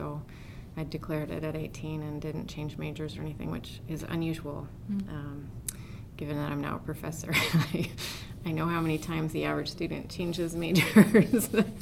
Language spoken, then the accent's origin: English; Montana, United States; So I grew up in Montana, and it's hard to not be in the outdoors a lot up there.